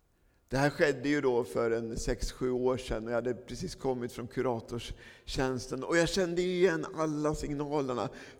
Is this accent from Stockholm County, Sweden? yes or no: no; Söderköping, Östergötland, Sweden; hängde mycket i Pingstkyrkan i Söderköping där jag växte upp